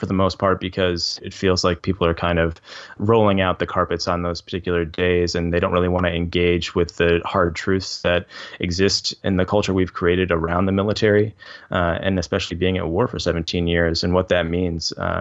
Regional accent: Midwest, United States; I was kind of lost as a kid. I was growing up in the Midwest.

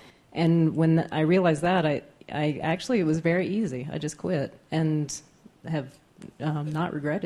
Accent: Chicago, Illinois, United States; I'm from Chicago

